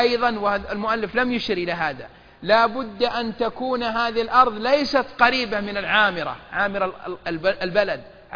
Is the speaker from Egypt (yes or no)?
no; Riyadh, Riyadh Province, Saudi Arabia; مثل هذا لا يوجد عندنا في الرياض